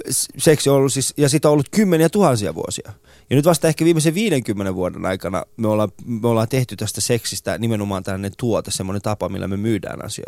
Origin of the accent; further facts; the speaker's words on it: Iran; meillä Iranissa on siis tällainen sanonta